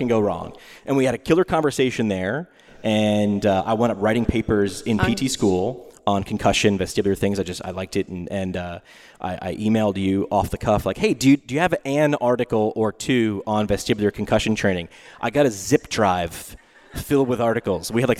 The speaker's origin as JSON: {"language": "English", "region": "New York", "country": "United States", "said": "I'm from New York, so we got hit with that."}